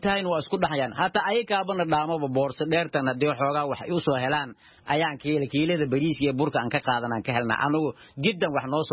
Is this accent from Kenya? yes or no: yes; Dadaab, Garissa County, Kenya; now in Mogadishu, Somalia; Waxaan ka imid harooyinka dhadhaab ee Kenya, gaar ahaan marna Xagardheer ayaa mataqaan ahaan ka imid.